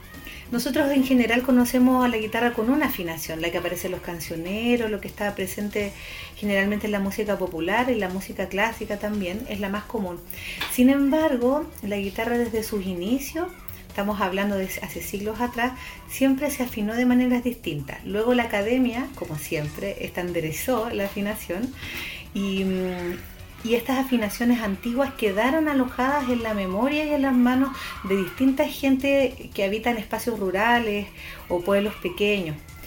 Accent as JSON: {"language": "Spanish", "town": "Santiago", "region": "Santiago Metropolitan Region", "country": "Chile", "said": "y ahí yo conozco esto siendo santiaguina, ¿cierto?, porque esto está más relacionado a las zonas campesinas"}